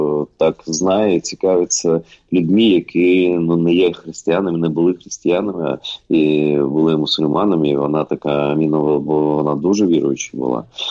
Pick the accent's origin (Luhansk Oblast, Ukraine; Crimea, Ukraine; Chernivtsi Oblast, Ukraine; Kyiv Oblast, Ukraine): Crimea, Ukraine; я йому розказав, що я кримський татарин